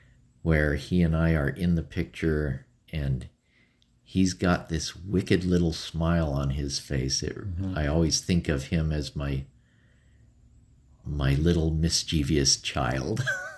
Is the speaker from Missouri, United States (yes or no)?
no; Riverton, Utah, United States; I grew up in Riverton, Utah.